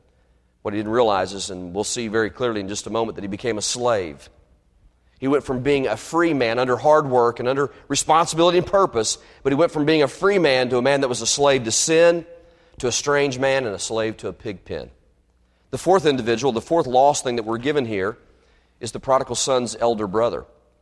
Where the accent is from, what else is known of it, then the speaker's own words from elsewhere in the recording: Kentucky, United States; I told you I was born in Kentucky. I was raised in Kentucky. There are a lot of farms in the area, especially in Lexington.